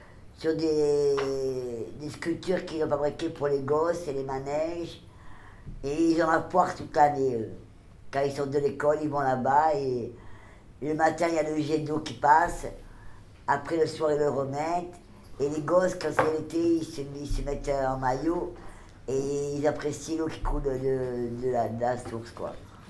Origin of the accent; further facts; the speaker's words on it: Nice, Provence-Alpes-Côte d'Azur, France; born there; je suis né à Nice, au port. Et je suis né à Zarwich, à l'église Zarwich. Et je suis baptisé à l'église russe.